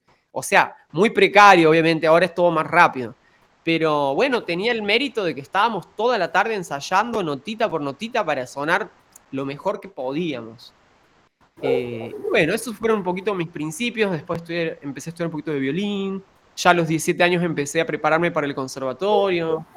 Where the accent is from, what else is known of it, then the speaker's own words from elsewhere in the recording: Santiago del Estero, Argentina; also born or lived in Berlin; now in Córdoba, Argentina; Yo soy del norte de Argentina en realidad, o sea, yo soy bien de pueblo, bien de pueblo, Santiago del Estero se llama. Pero mis papás son cordobeses. Yo actualmente vivo en Córdoba capital, estuve un tiempito viviendo en Berlín, pero soy de pueblo